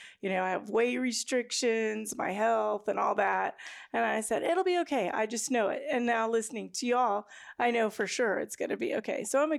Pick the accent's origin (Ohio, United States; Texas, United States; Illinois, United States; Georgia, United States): Texas, United States; San Antonio; They had a luncheon in my hometown in San Antonio, and we all got together.